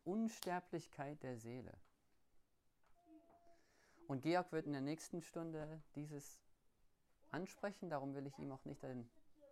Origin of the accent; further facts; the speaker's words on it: Australia; Bei uns zu Hause in Australien, großes Gesetz am Sabbat, darfst nicht schwimmen.